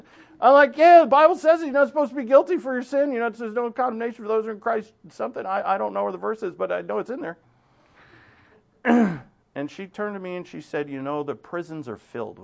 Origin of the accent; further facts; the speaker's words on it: Ireland; I say sack of potatoes because we're Irish